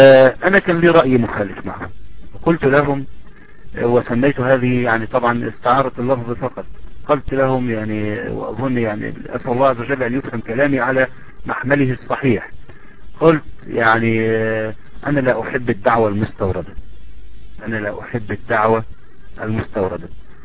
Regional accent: Asyut, Asyut Governorate, Egypt; نحن عندنا في أسيوط لا يوجد جوامع تفتح إلا في وقت الصلاة فقط وتغلق مباشرة

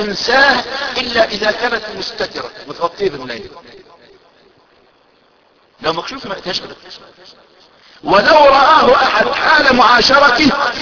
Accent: Egypt; عندنا في مصر العقوبة المتبادلة ايه؟ طلعوا وزعوا

